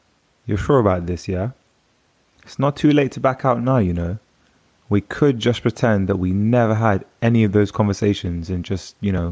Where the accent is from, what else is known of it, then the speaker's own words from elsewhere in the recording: London, United Kingdom; Yeah, I'm 29 years old. I'm born and raised in North London. So anyone from London knows that that makes me pretty much Jamaican and Jewish. So I'm an Indian Jamaican Jew, pretty much.